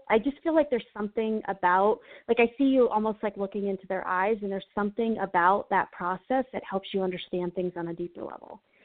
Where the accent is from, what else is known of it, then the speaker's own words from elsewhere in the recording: Denver, Colorado, United States; We've got someone from my hometown here of Denver.